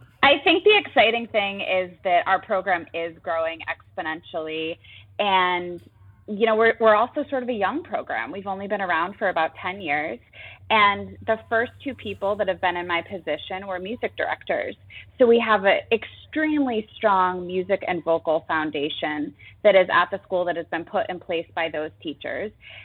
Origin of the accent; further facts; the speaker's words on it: New England, United States; I'm born and raised in New England, so I'm not too worried about the snow.